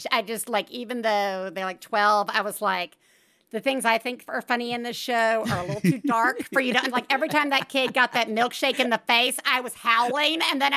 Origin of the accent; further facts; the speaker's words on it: Alabama, United States; I am from Alabama.